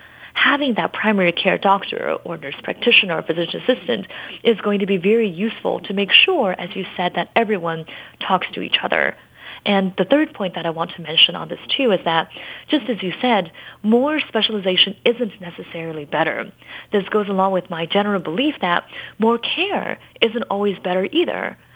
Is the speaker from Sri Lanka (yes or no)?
no; China; I grew up in China